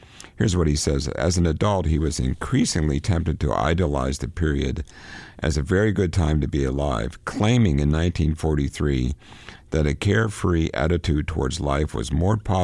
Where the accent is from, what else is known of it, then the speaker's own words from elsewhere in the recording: Johnstown, Pennsylvania, United States; I grew up in Johnstown, Pennsylvania. We were in the foothills of the Allegheny Mountains.